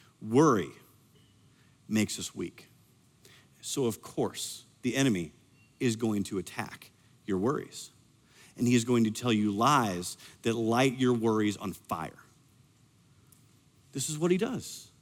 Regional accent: Iowa, United States; I grew up in Iowa. I don't know lions.

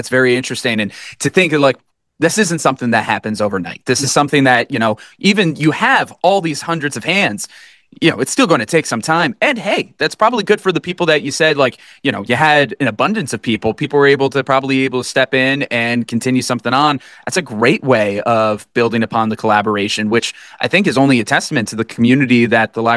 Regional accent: Poughkeepsie, New York, United States; I grew up in Poughkeepsie, but I went to Hyde Park schools.

